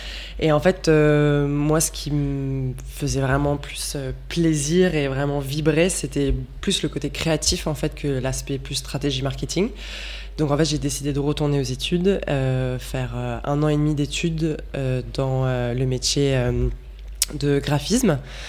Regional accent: Canada; now in Lyon, France; Ça fait 2 ans là, que je suis à Lyon. Je viens du Canada et voilà, c'est ça.

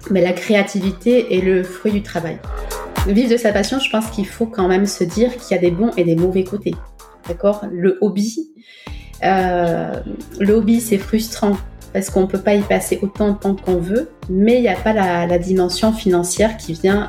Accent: Agen, Nouvelle-Aquitaine, France; Et je suis d'Agen.

